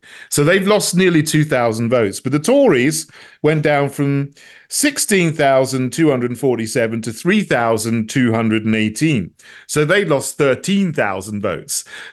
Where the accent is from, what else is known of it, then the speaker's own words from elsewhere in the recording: South East England, United Kingdom; I come from Sussex originally.